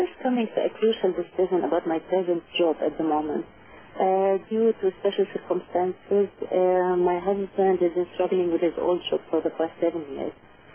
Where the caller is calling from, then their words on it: London, United Kingdom; I'm calling from West London.